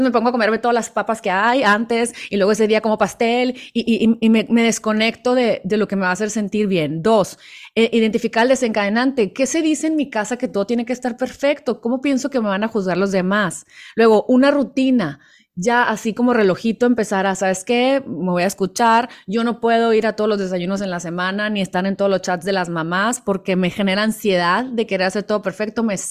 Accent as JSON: {"language": "Spanish", "country": "Mexico", "said": "pero yo, pues como mexicana, pues sabemos que ahí vienen las posadas"}